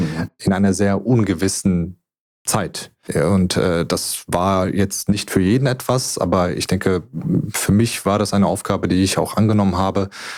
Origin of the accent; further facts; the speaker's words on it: Hesse, Germany; Ich bin eigentlich aus der Region Darmstadt, aus Funkstadt, um genau zu sein, also ein Hesse.